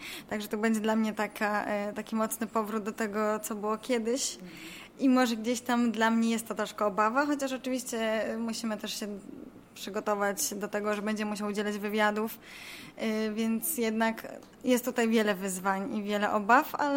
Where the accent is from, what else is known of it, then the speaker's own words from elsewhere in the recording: Opole, Opole Voivodeship, Poland; jestem z Opola.